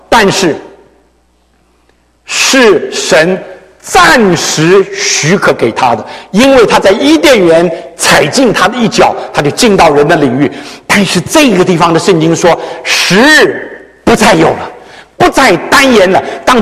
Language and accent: Chinese; China; 所以自我安慰，我们中国人叫做阿 Q 精神一下啦